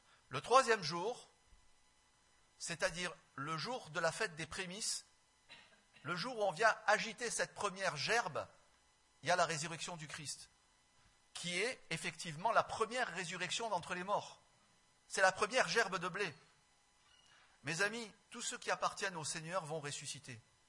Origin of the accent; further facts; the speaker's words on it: Provence-Alpes-Côte d'Azur, France; Je suis provençal, je raconte des histoires.